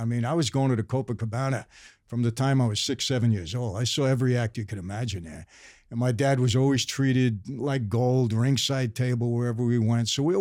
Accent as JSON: {"language": "English", "town": "Brooklyn", "region": "New York", "country": "United States", "said": "And I'm from Brooklyn originally."}